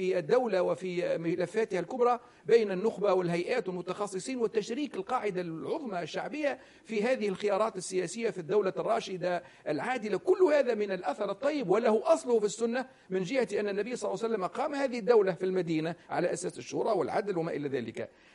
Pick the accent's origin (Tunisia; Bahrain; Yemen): Tunisia; وعندنا في تونس